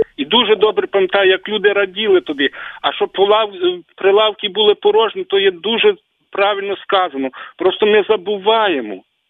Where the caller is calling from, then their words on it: Lviv Oblast, Ukraine; То дзвонить з Львівщини.